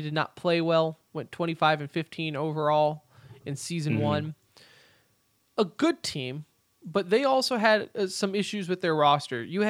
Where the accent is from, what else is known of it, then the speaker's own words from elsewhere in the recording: United States; As a red, white, and blue blooded freedom American, that's how I'm going to say it.